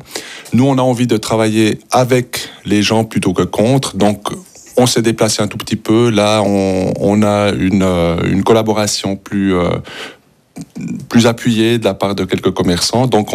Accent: Delémont, Jura, Switzerland; puisque moi j'ai grandi à Delémont

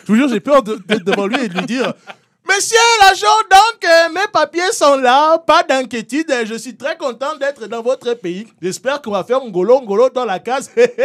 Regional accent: Neuchâtel, Switzerland; accent: Neuchâtel; Et à cause de mon accent neuchâtelois, bah, je vais quand même être dans une minorité.

